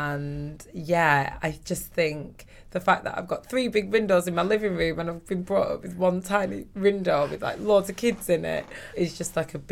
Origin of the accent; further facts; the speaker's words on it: Blackburn, North West England, United Kingdom; we grew up in this three-bedroom terraced house in Blackburn.